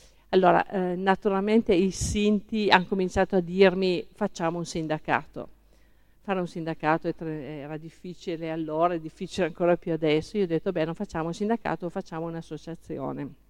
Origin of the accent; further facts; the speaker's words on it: Piedmont, Italy; per fortuna che sono piemontese doc